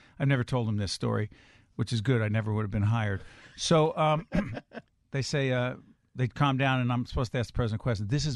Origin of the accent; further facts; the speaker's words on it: Avellino, Campania, Italy; I'm in Avellino. It's my hometown, and it's beautiful.